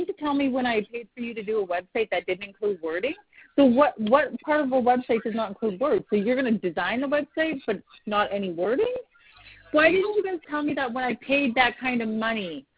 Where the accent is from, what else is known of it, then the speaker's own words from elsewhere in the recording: Canada; I'm also Canadian, so this is a lot of money.